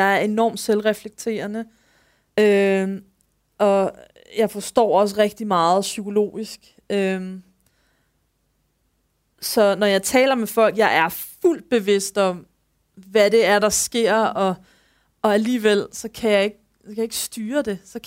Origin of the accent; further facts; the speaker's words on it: Capital Region of Denmark, Denmark; nu er jeg jo fra Nordsjælland, så der trods alt lidt færre mennesker, man passerer.